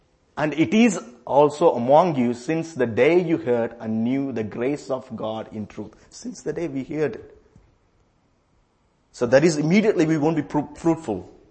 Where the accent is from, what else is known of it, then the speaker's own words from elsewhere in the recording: India; English is a second language; moved away as an adult; I am from India. So I came to this country 2015. When I came, I was a middle class Indian man.